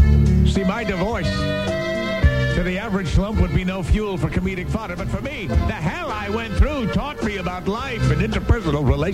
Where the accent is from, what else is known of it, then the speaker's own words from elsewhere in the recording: Ohio, United States; I'm from Ohio, and we only got to pay $20 for a snarler.